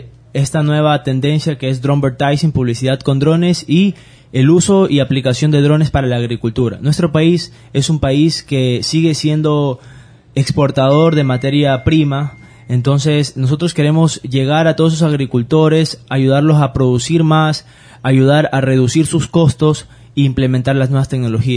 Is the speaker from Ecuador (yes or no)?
yes; Santo Domingo, Santo Domingo de los Tsáchilas, Ecuador; Por motivo de que los dos somos santodomingueños, nacimos en Santo Domingo, crecimos allá hasta el colegio